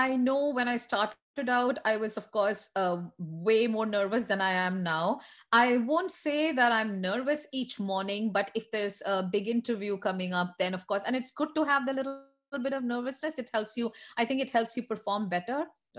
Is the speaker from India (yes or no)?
yes; India; I grew up in India, for instance.